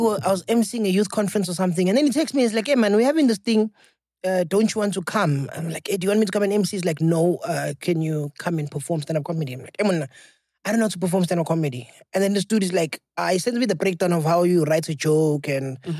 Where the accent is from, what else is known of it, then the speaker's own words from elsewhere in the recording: Secunda, Mpumalanga, South Africa; I'm from Secunda, I'd like to do stand-up comedy.